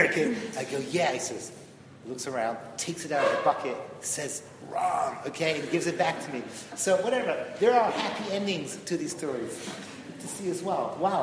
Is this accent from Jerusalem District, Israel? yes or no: yes; Jerusalem, Jerusalem District, Israel; But I'm a rabbi from Jerusalem, and I like to fake that I know everybody